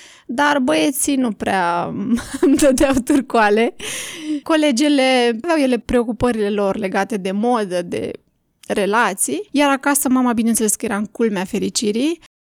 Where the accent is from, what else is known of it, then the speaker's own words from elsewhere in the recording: Bucharest, Romania; Am fost crescută în București la bloc